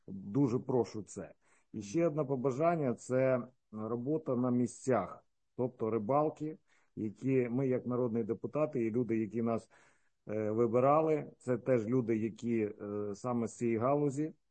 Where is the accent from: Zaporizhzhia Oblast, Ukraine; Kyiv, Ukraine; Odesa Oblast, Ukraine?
Odesa Oblast, Ukraine; Я з Одеського регіону